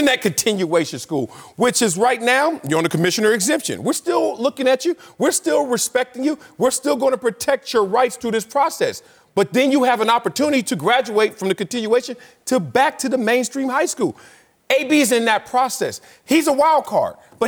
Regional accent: Los Angeles, California, United States; Growing up in Los Angeles, we had something called a continuation school, which was it was adjacent to the real high school.

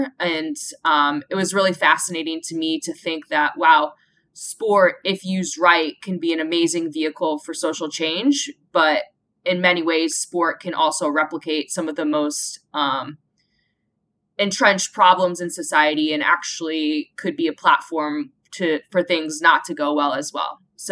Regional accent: Iowa, United States; So I grew up in Iowa in the mid-90s, and I just loved being outside with my brother and all the neighborhood kids.

